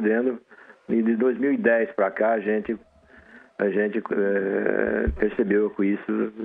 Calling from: São Paulo, Brazil; Eu falo aqui de São Paulo.

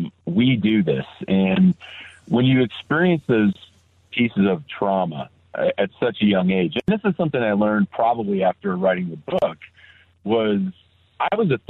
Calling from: Golden, Colorado, United States; I live in Southern California, but I'm calling from Golden, Colorado

